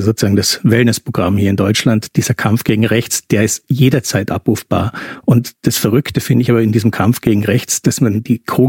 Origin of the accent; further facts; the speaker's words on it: Austria; now in Berlin, Germany; Ich bin ja eigentlich Österreicher, lebe in Berlin.